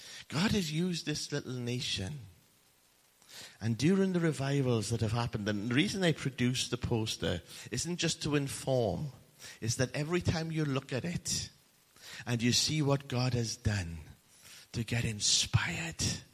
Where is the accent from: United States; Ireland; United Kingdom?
United Kingdom; Merthyr Tydfil, Wales; There was a minister from my hometown in Merthyr Tydfil